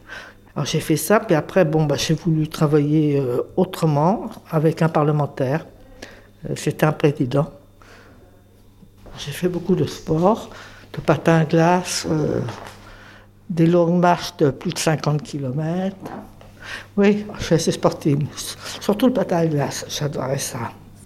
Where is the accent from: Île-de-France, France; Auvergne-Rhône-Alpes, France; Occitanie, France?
Île-de-France, France; Paris; Bah, je suis née à Paris. Je suis jumelle avec un garçon. On était des enfants de Montmartre.